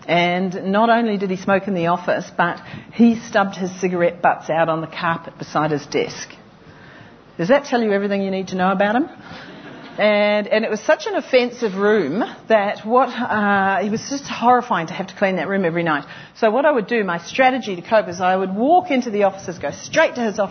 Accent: New Zealand; As a Kiwi girl, to pay my way through university, I was a commercial cleaner.

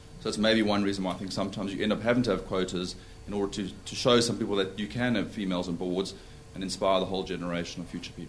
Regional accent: South Africa; I'm from South Africa

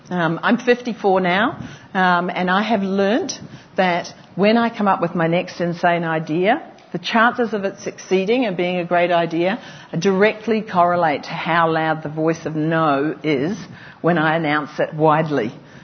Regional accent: New Zealand; As a Kiwi girl, to pay my way through university, I was a commercial cleaner.

